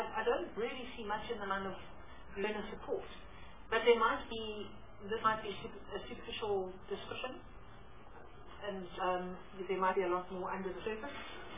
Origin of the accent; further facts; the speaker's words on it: Eastern Cape, South Africa; Now, you know I'm from the Eastern Cape, so I take special interest in that.